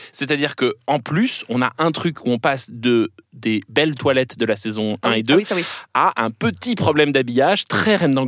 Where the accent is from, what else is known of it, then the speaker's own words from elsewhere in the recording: France; moi, en tant que Français, j'ai envie de répondre